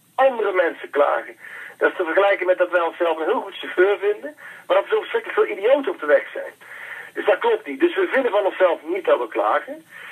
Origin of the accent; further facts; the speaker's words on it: Eindhoven, North Brabant, Netherlands; Ik kom uit Brabant het Eindhoven